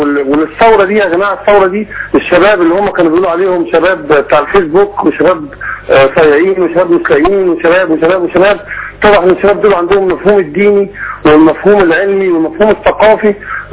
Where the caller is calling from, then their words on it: Dubai, United Arab Emirates; انا بكلمكم من دبي